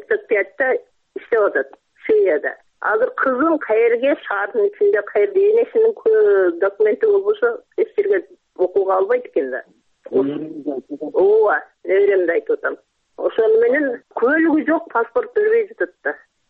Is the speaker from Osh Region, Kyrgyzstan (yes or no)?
yes; Uzgen, Osh Region, Kyrgyzstan; Өзгөндөн болом.